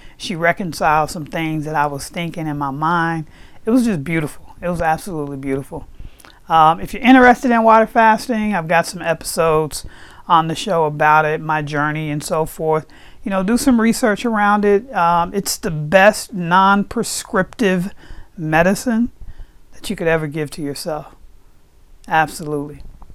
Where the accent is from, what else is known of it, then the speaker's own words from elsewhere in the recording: the South, United States; now I was raised in the South, so Southern people eat damn near anything.